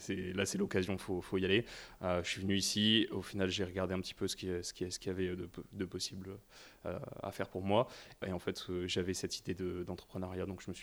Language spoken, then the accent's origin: French; Lille, Hauts-de-France, France; En fait, moi, de base, je suis lillois. J'ai toujours été... je suis né là-bas et j'y suis toujours resté.